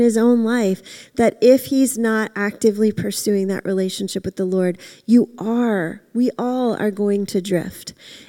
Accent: Florida, United States; so I grew up in Florida, and I lived on the West Coast with the beach

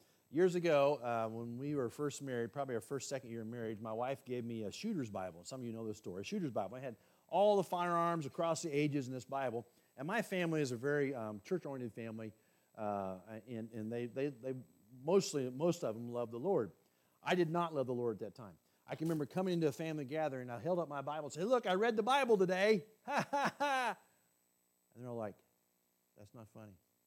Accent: Missouri, United States; I'm from Missouri."

